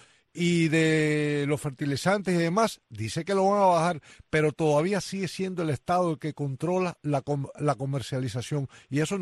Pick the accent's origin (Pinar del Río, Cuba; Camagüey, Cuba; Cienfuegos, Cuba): Camagüey, Cuba; born there; murieron en mi tierra, donde yo nací en Camagüey